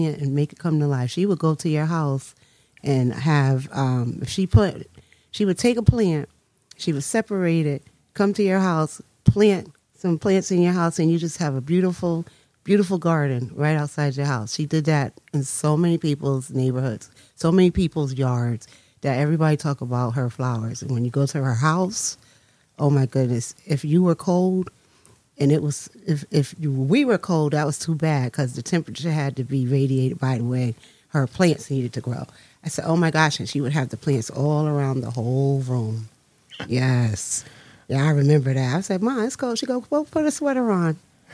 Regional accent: West Haven, Connecticut, United States; I was born in New Haven, lived in New Haven until I was in kindergarten. And then I remember my mom moved to West Haven. And then I did schooling in West Haven until I got to middle school.

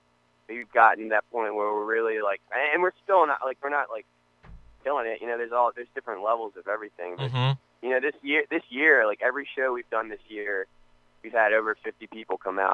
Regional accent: Maryland, United States; Man, we're both from Maryland

